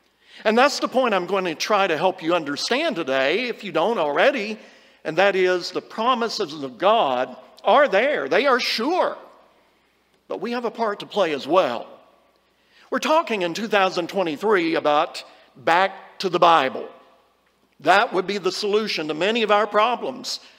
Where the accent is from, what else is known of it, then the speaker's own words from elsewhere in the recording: Kentucky, United States; I'm proud of the fact I'm from Kentucky. I am a Kentucky colonel